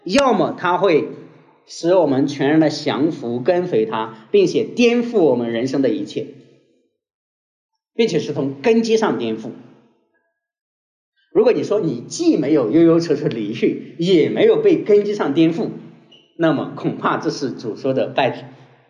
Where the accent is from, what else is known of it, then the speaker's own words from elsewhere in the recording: Shandong, China; 今天我们中国人、山东人每次讲到圣洁的时候